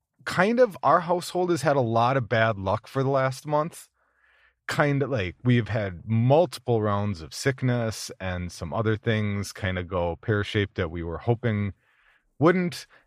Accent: Minnesota, United States; I'm born and raised in Minnesota. We are surrounded by lakes and forests and camping and hunting and fishing and all that stuff.

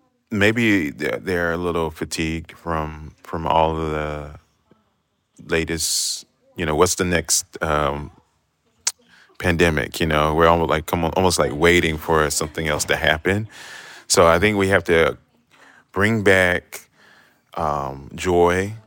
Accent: Trinidad & Tobago; So even though I'm Trinidadian and we have Carnival.

